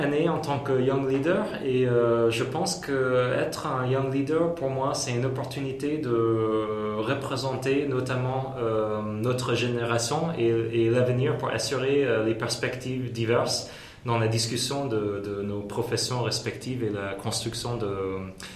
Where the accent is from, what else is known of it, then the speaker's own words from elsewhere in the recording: Los Angeles, California, United States; moved away as an adult; J'ai une double nationalité, américaine-hongroise, et je suis né à Los Angeles, où j'ai grandi et terminé mes études d'architecture, et aussi travaillé quelques années avant de déménager en Europe.